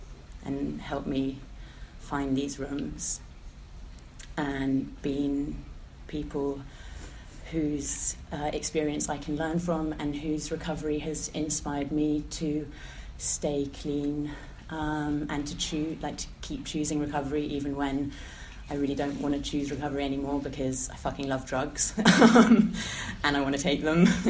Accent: London, United Kingdom; born there; I was born in London, and I was born into like a fairly affluent family

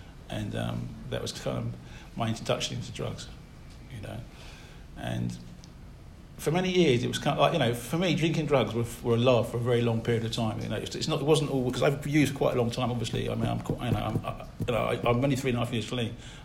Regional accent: Harrow, London, United Kingdom; I was born in Park Lane. I live in West London, basically, but, you know, I lived in Maydeville for the first few years of my life, and I moved to Harrow.

